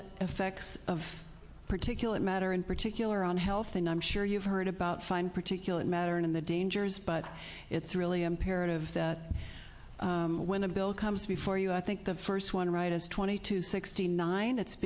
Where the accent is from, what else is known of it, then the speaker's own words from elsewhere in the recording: Corvallis, Oregon, United States; from Corvallis, Oregon.